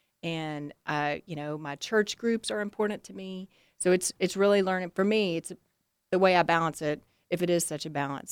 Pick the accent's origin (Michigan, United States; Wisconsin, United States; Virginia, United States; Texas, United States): Texas, United States; they were a little harsh toward me because I was young and I was a whippersnapper and I was from Texas and I was safety girl